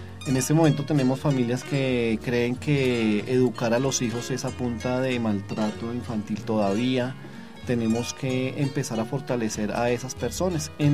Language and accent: Spanish; Colombia; esa capacidad de lucha que tenemos como colombianos